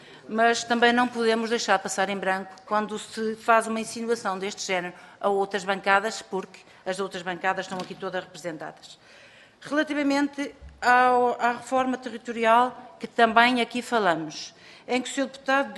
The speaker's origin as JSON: {"language": "Portuguese", "town": "Trofa", "region": "Porto", "country": "Portugal", "said": "Eu sou da Trofa"}